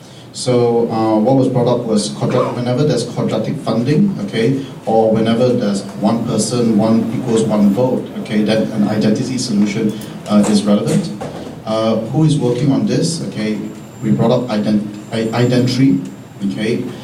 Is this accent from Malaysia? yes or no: yes; Malaysia; I'm from Malaysia.